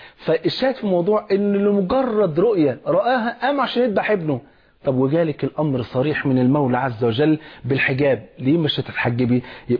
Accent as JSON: {"language": "Arabic", "country": "Egypt", "said": "مش زي برنامج اللي كان معروف ومنتشر قوي في عندنا في مصر اسمه العالم يغني"}